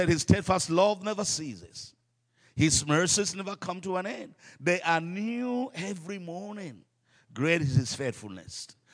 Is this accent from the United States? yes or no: no; Northern Nigeria, Nigeria; I come from the Islamic part of Nigeria. Pastor Larry has preached in our church a few times. And where I come from, Islam is strong.